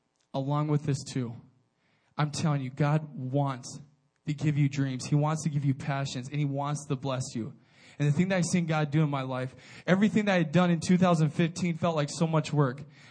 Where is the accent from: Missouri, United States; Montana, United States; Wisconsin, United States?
Montana, United States; I'm from Montana. Anybody know where Montana is at?